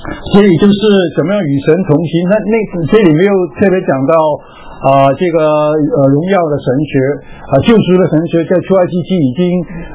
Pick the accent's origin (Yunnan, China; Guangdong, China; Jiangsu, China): Guangdong, China; 我们广东人是要吃这个甜的东西过年